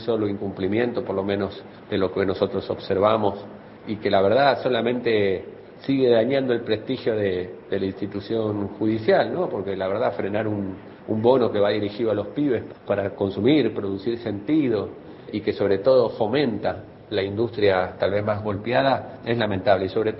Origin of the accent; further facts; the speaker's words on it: Argentina; los distintos sentidos y símbolos que generamos y que nos completan como argentinos y argentinas.